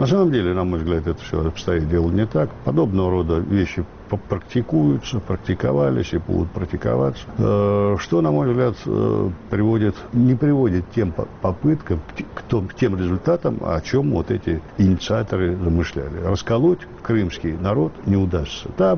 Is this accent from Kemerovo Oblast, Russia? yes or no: no; Altai Krai, Russia; Я жил в детстве в Алтайском крае